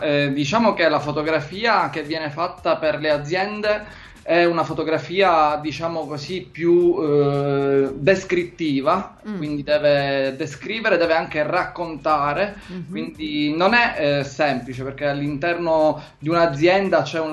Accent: Sicily, Italy; sarà perché siamo siciliani

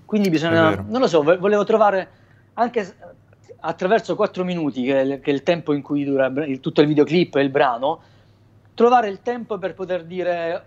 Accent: Apulia, Italy; Oltre al fatto che io sono pugliese, voi siete in Sicilia

